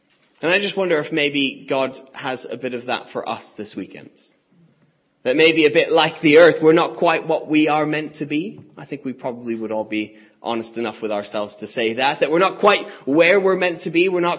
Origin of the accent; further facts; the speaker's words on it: United States; now in United Kingdom; No, I'm originally from the States. I've been here for a while, but yeah, I'm from the States.